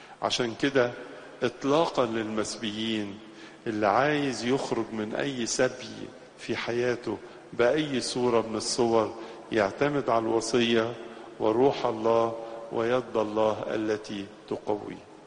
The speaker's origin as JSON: {"language": "Arabic", "country": "Egypt", "said": "تاريخنا كمصريين"}